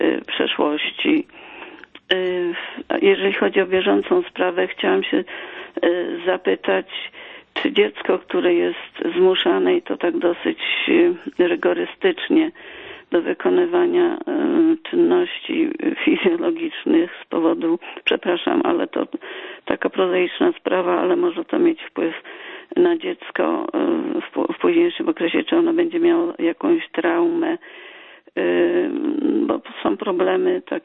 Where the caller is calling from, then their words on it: Bydgoszcz, Kuyavian-Pomeranian Voivodeship, Poland; jestem z Bydgoszczy. Mam ponad 70 lat